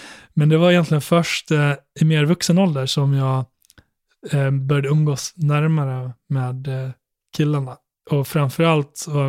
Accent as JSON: {"language": "Swedish", "town": "Borlänge", "region": "Dalarna County", "country": "Sweden", "tie": "born or raised there", "said": "och det hamnade jag också när jag växte upp i Borlänge."}